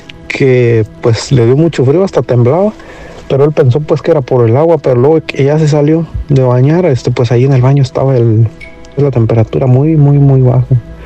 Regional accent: Guanajuato, Mexico; yo soy allá de Guanajuato.

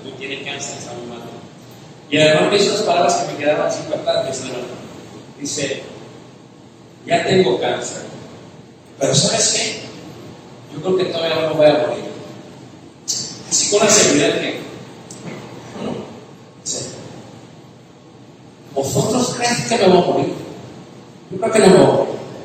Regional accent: Mexico; El mexicano, soy mexicano, ¿sí?

